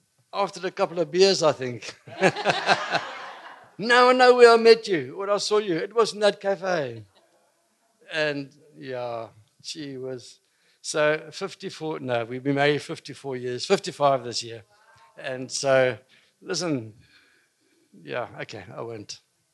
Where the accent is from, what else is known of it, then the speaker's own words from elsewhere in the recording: Port Elizabeth, Eastern Cape, South Africa; moved away as an adult; now in Windhoek, Namibia; And I grew up in Port Elizabeth and the age of 22. I wanted to spread my wings, and a friend of mine had moved to Windhoek. And he said, it's a great place, so I joined him in Windhoek